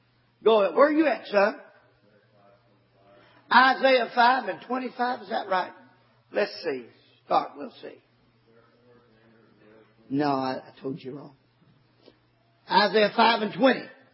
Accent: Morton's Gap, Kentucky, United States; And I was from Kentucky, and I didn't understand.

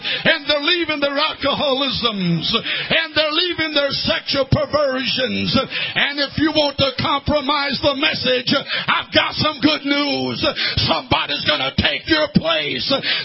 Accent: United States; I am an American.

